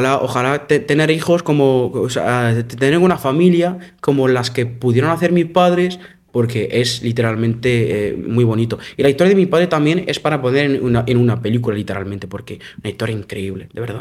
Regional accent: Morocco; Spanish is a second language; soy un hombre, además soy moro, soy marroquí.

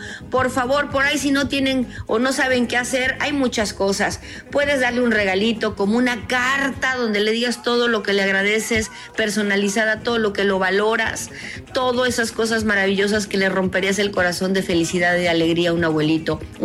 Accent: Mexico; nosotros también como mexicanos

